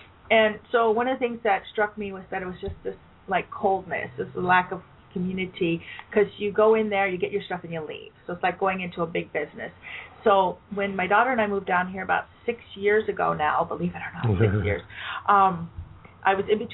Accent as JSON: {"language": "English", "region": "California", "country": "United States", "tie": "born or raised there", "said": "we were from the Bay Area. I grew up in the Bay Area."}